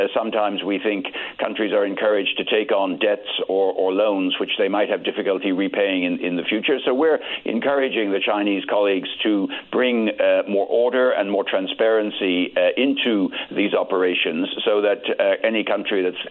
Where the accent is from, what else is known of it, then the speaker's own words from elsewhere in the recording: Ireland; Well, I mean, as an Irishman, I can only think of Brexit with great sadness.